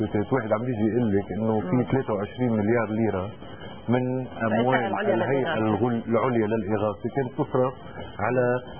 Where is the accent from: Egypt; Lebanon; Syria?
Lebanon; Tripoli, North Governorate; مثل اللي عم نشوفه نحن عندنا بطرابلس